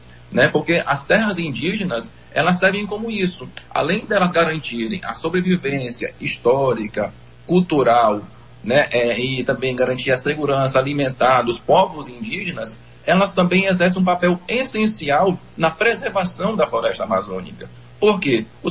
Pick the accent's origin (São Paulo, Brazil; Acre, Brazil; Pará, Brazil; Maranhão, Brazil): Acre, Brazil; Rio Branco; Nós que somos de Rio Branco, nós sabemos muito bem disso.